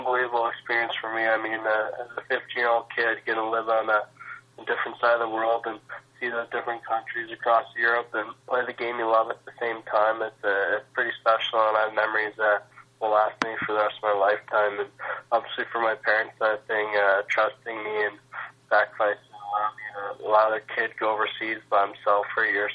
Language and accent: English; Summerside, Prince Edward Island, Canada; then just growing up in Summerside playing minor hockey for the Capitals, it just came a dream of mine playing in the NHL one day